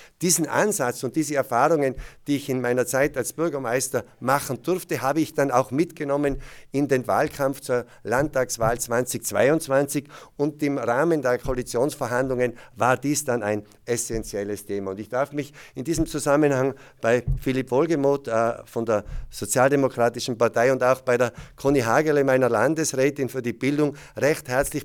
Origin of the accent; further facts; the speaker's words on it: Galtür, Tyrol, Austria; In meiner Heimatgemeinde Galtür wurde der erste Kindergarten erst 1987 eingerichtet, also tatsächlich sehr, sehr spät.